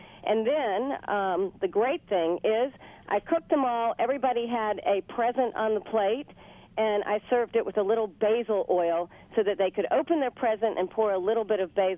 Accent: North Carolina, United States; And I'm from North Carolina. How complicated is that?

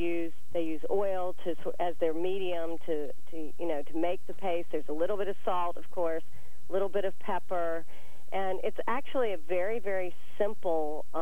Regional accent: North Carolina, United States; growing up in North Carolina, the big community barbecue, I mean, the traditional one, was called a pig pickin'.

